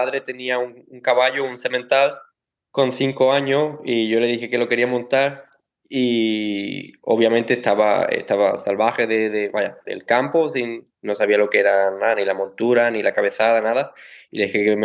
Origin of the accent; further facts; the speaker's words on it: Málaga, Andalusia, Spain; now in Germany; vengo de Málaga, tengo 24 años y actualmente vivo en el sur de Alemania, cerca de Múnich, en la cuadra que se llama Auenhausen